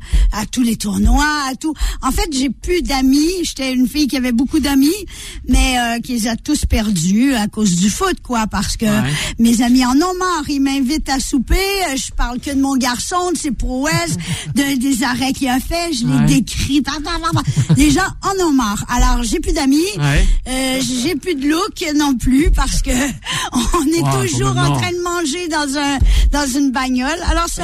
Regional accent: Quebec, Canada; accent: Quebec; Donc oui, c'est du Québec que me vient cet accent. Je suis québécoise

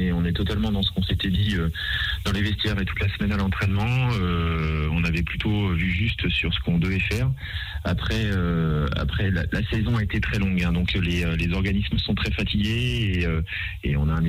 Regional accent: Nouvelle-Aquitaine, France; même si je suis des Deux-Sèvres, hein, donc je connaissais un petit peu la structure

